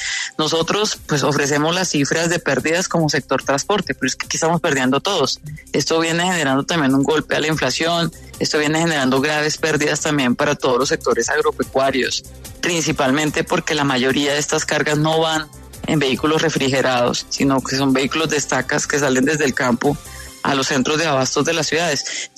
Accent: Colombia; creo que eso también debe llamar la atención de todos como colombianos

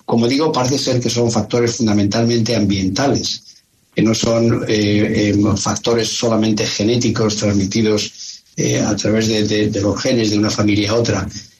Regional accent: Spain; now in United States; Yo soy de originalmente de España.

